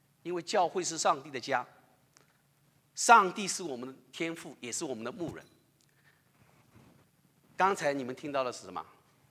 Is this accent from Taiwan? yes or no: no; China; 对我们中国人来说，在我们比较含蓄的文化里面讲这个时候有一点肉麻